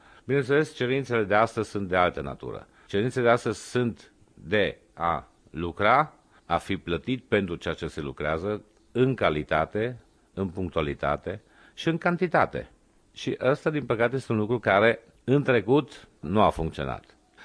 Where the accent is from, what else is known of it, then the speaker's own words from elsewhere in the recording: Timișoara, Timiș County, Romania; Am fost mândru că atunci la Revoluție s-a pronunțat pe buzele fiecare orașul Timișoara. Mie mi-au scris în ziarul tenor de Timișoara.